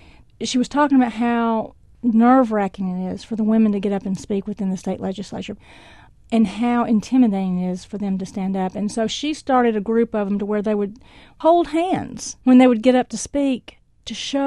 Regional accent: Alabama, United States; I was born and raised in the South. I was born and raised in Alabama. I love Alabama.

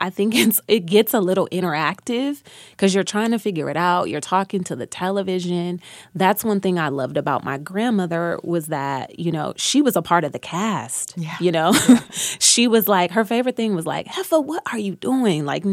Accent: Detroit, Michigan, United States; It's so funny because growing up in Detroit, my mother was a teacher. So I couldn't really come in the house talking about, I'm finna do this, I'm finna do that.

